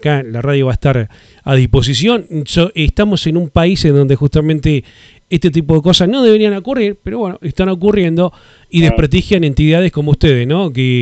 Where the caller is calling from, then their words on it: Río Gallegos, Santa Cruz, Argentina; Somos de Santa Cruz, Río Gallegos.